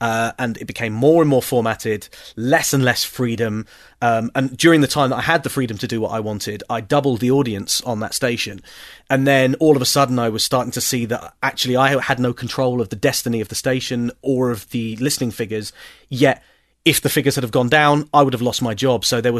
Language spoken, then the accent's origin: English; South East England, United Kingdom; I left Kerrang. I moved back down to my hometown in Kent and worked on Invicta FM.